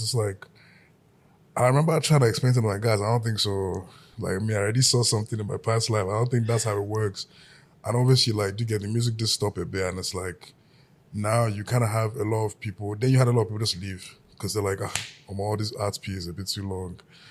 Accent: Nigeria; You can send as much money you can through PayPal as a Nigerian, but you can't receive a single dollar.

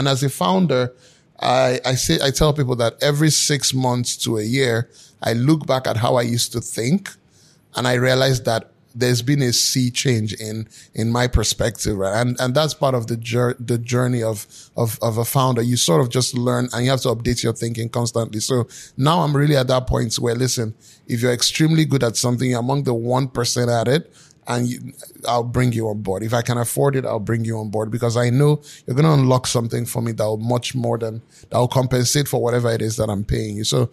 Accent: Nigeria; And again, I'm Nigerian.

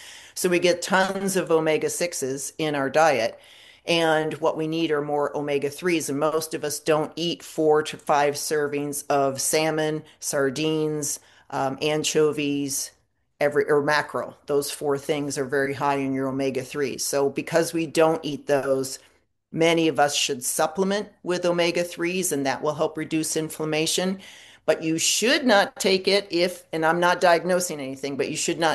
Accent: Buffalo, New York, United States; Well, I grew up in Buffalo, so I was happy growing up.

